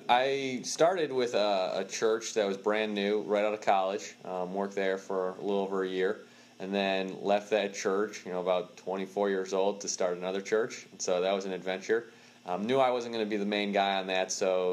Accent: Buffalo, New York, United States; now in Northern Virginia, United States; Well, I'm from Buffalo, New York. I moved down to Northern Virginia about 2 years ago.

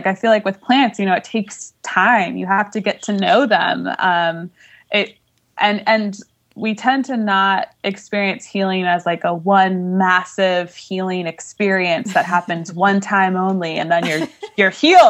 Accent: New York, United States; I grew up in New York and definitely wear a lot of black.

